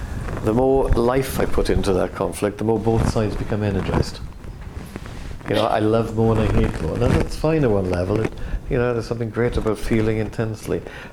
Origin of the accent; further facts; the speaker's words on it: Wales, United Kingdom; It takes me back to my relationship with being Welsh. It takes me right into the fact of this loving the Mabinogion, loving this landscape, growing up in a really dysfunctional family and a very narrow, difficult village